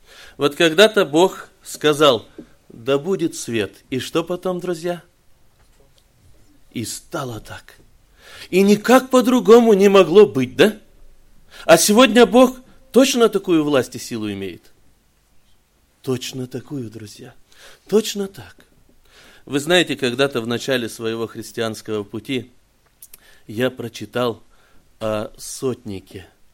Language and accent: Russian; Kazakhstan; я из Казахстана.